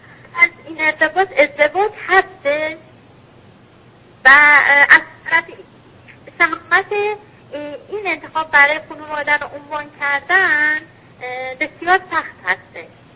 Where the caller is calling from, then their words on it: Iran; از ایرانم تماس میگیرم.